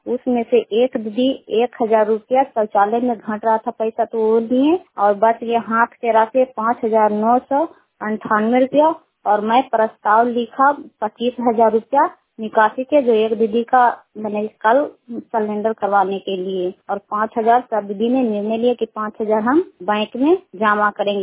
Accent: Kukahariya, Bihar, India; कुकहरिया के रहने वाले हैं, रुखाई पंचायत के हैं, चंडी प्रखंड ललंदा जिला।

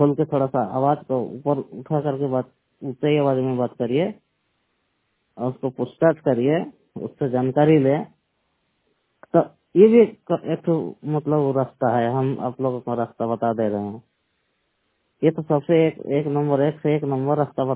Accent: Jharkhand, India; राज्य झारखंड जिला सरायकेला खरसावां से 100% ब्लाइंड बात कर रहा हूँ। मेरा गांव ग्रामीण क्षेत्र कुम्हार रेडिंग है जी।

